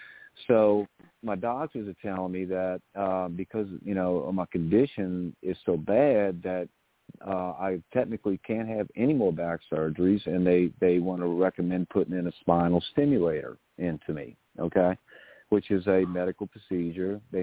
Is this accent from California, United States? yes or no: no; Louisiana, United States; But you're not going to mess with my people down here in Louisiana.